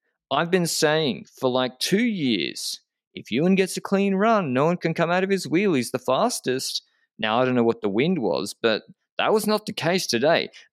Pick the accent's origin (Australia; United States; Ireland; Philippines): Australia; As an Australian, do we trust it?